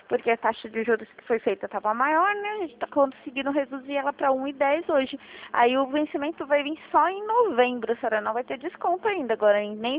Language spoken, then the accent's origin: Portuguese; São José dos Campos, São Paulo, Brazil; eu sou de São José dos Campos